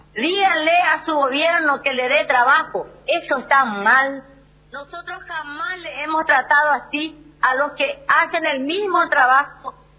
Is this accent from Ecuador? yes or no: no; Paraguay; Yo me considero de primera porque soy paraguaya y soy orgullosa de mi nación y de mi bandera.